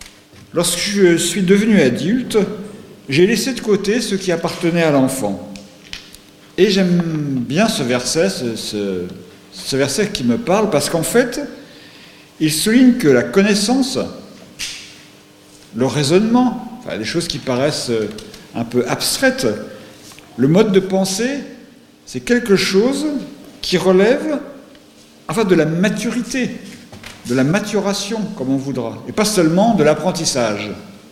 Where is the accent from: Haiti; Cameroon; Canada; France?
France; also born or lived in Valenciennes; je suis français. Ma famille a émigré depuis la Belgique en France au XVIe siècle. Donc c'est pas tout à fait hier. Mais quand j'étais adolescent, j'ai habité Valenciennes